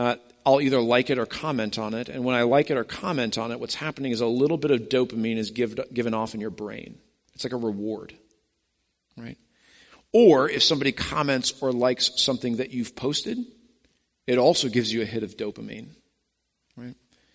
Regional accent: Denver, Colorado, United States; And of course, growing up in Denver, I'm like, oh, this is, I don't even know how to process, you know, two roads.

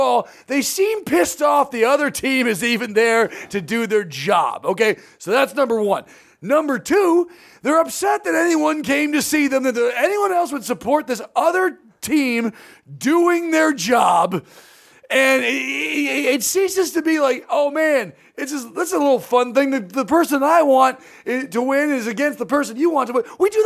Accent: California, United States; I grew up in a town without any professional sports team. I grew up in Orange County. There's not one professional sports team.

